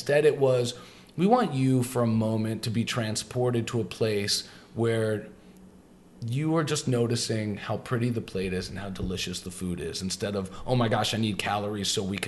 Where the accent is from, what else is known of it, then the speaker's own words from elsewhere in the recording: New Jersey, United States; I'm a cat from Jersey who grew up, my mother was a secretary and my father was a general contractor.